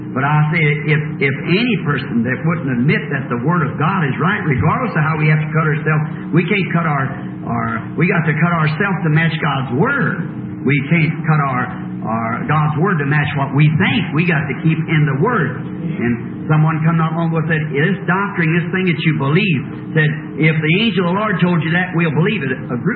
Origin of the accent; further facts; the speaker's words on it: Ireland; I said, Mother, we are a Catholic background. We know that, being Irish.